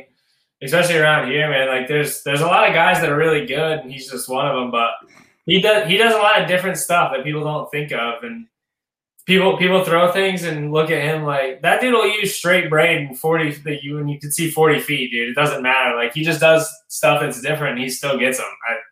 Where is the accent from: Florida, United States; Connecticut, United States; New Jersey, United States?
Connecticut, United States; I am from Connecticut.